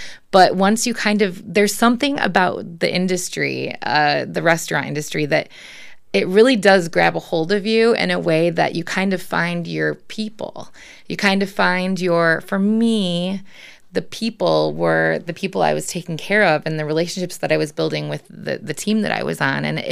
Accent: St. Joseph, United States; So I actually am from St. Joseph, born and raised, went to school, did all of my growing up there. Mm-hmm. So this place is very much home to me.

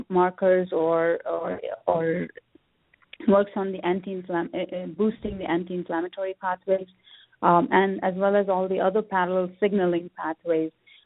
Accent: India; growing up, I grew up in India, and growing up there, we had it practically every day in food.

